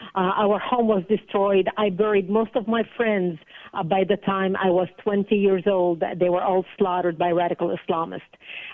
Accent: Lebanon; born or raised there

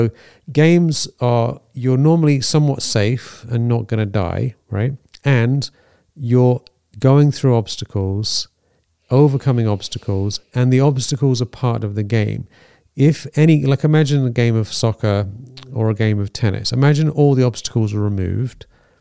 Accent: England, United Kingdom; When I was growing up in England, when I used to watch TV when I was younger

